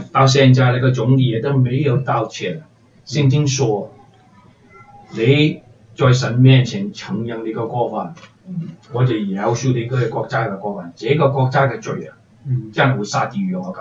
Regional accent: China; 我们中国人漂流在很多个地方受很多苦，但受的苦没有以色列受的苦那么大。

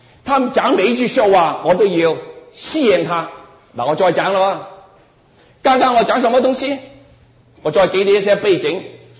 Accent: Guangdong, China; first language Cantonese; Chinese is a second language; 我是广东人，我找个国语那么难

